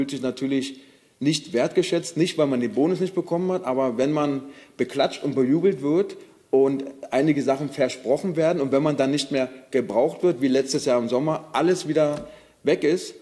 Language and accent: German; Brandenburg, Germany; ich komme aus Brandenburg, kurz vor der Grenze von Berlin